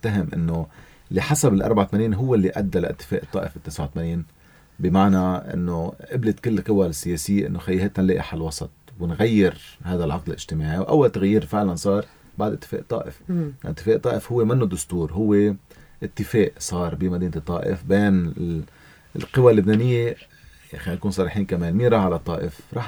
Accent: Syria; هذا شيء مشترك نحن وياه هون، يعني كسوريين

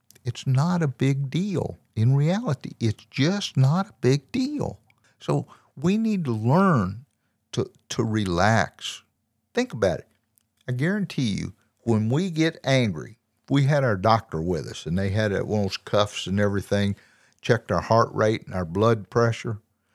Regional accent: the South, United States; I'm from the South. It's a buggy in the middle of the aisle.

